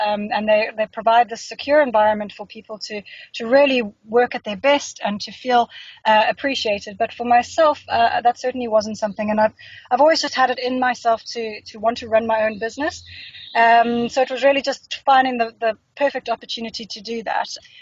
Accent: Johannesburg, Gauteng, South Africa; Right, so I'm a Joburg girl.

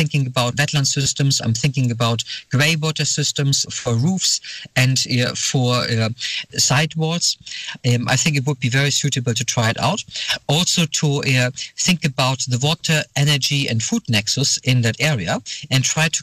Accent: Germany; now in Lund, Sweden; Originally, I come from Germany.

